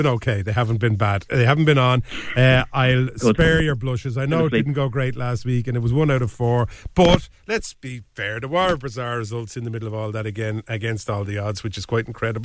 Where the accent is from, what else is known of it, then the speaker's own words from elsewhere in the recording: Dublin, Leinster, Ireland; born there; And I was born in Dublin.